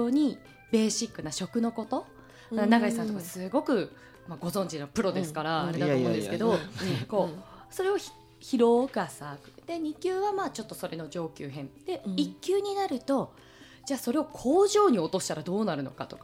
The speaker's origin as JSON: {"language": "Japanese", "region": "Kanagawa", "country": "Japan", "tie": "born or raised there", "said": "私地元が神奈川県なので"}